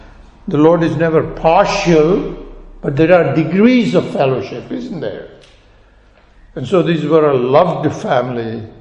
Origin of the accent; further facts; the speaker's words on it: India; English is a second language; As I said, I grew up in India. In my first 10 years, I lived away from my parents in a village.